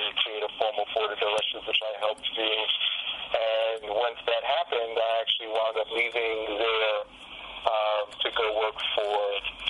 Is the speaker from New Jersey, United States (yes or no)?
no; Bronx, New York, United States; I actually grew up in the Bronx.